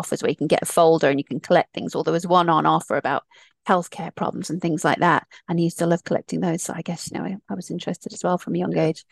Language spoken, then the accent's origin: English; United States; I grew up in the States.